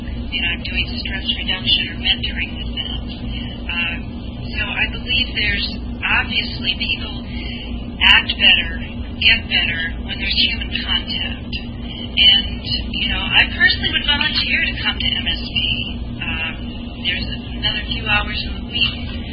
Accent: Louisville, Kentucky, United States; from Louisville, and try to keep this brief.

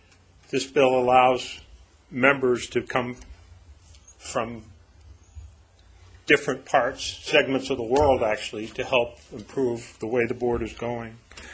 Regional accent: Yarmouth, Maine, United States; I'm a harvester from Yarmouth, Maine

